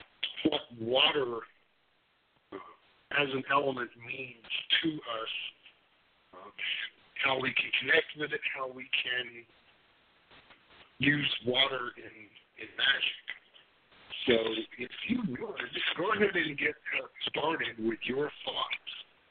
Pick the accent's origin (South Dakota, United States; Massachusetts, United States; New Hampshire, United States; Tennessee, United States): Tennessee, United States; Those of you that know me very well know that I'm from Tennessee and an alumnus of the University of Tennessee.